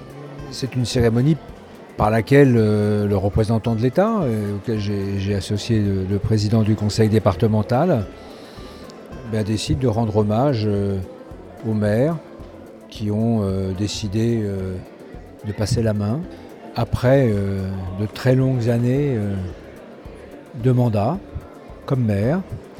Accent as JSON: {"language": "French", "country": "France", "said": "Et chez nous, en France, c'est la commune."}